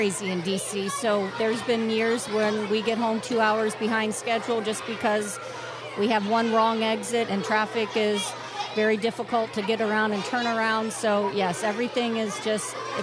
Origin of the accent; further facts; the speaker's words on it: Fort Recovery, Ohio, United States; now in Coldwater, United States; I am originally from Fort Recovery, but I've been living in Coldwater for over 30 years.